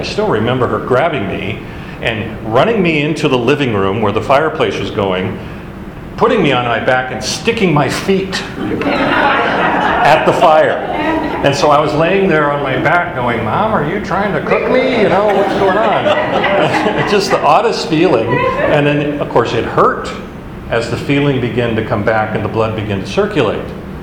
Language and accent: English; Alaska, United States; growing up in Alaska, I loved to play hockey.